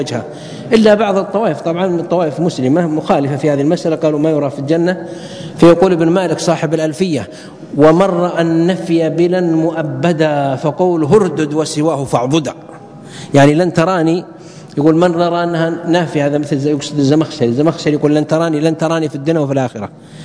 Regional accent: Mecca, Makkah Province, Saudi Arabia; كان هو يدرس عندنا في مكة في جامعة أم القرى

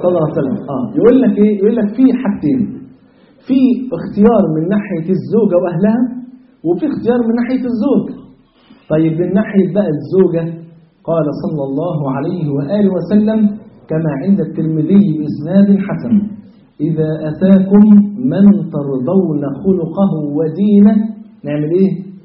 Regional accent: Egypt; وزي ما بيقولوا كده عندنا في مصر يقول لك ايه، نقل بنتك ولا تنقيش لابنك

